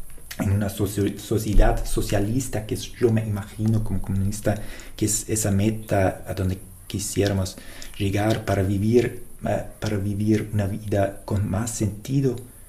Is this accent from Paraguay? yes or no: no; Germany; Spanish is a second language; también es mi batalla porque soy alemán, me va así.